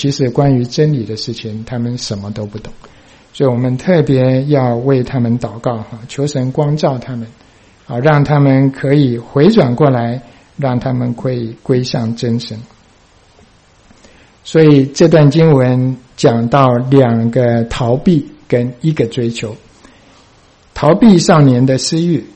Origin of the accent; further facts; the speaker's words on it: Taiwan; 我们从台湾来的人很熟这句话我拼业绩